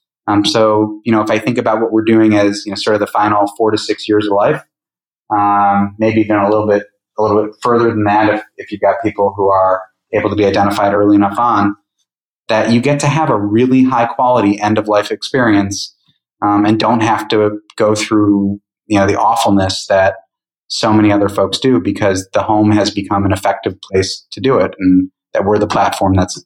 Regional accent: Great Lakes, United States; So, like, I grew up on the Great Lakes between Chicago and Rochester.

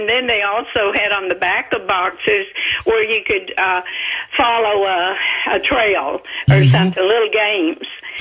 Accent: Houston, Texas, United States; also born or lived in Pittsburgh; Well, I'm from Pittsburgh, but I grew up in Houston, went to Reagan, and worked for some oil companies and the Chronicle and things like places like that.

